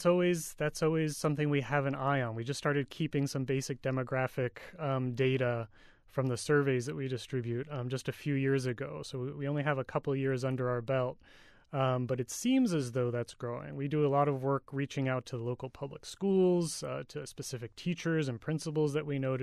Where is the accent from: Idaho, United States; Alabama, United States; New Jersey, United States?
New Jersey, United States; Piscataway; I grew up in Piscataway mostly and, a few blocks from the border with Plainfield.